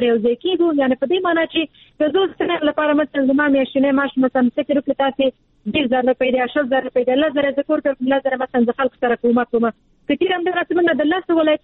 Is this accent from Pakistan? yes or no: no; Afghanistan; زه افغان یم